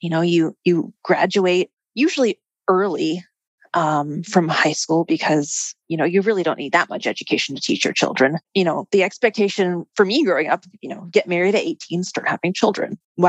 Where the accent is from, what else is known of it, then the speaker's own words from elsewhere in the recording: New York, United States; moved away as an adult; also born or lived in Illinois; I moved from New York out to Illinois.